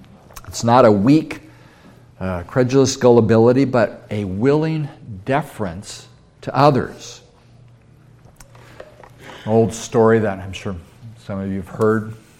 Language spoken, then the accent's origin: English; Santa Rosa, California, United States; I grew up in Santa Rosa. At that time, maybe a town of 50,000, and our church had 2,000 people in it.